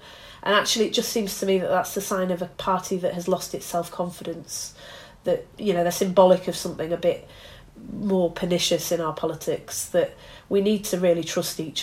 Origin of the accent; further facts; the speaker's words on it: Bury, North West England, United Kingdom; Alistair Burt, who was my MP growing up in Bury